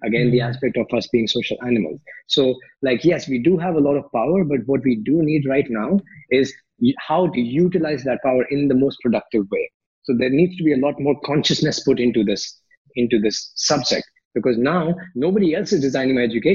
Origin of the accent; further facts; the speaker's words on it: India; And in my society, like everybody was doing doctor, engineer, lawyers, because I grew up in India, right?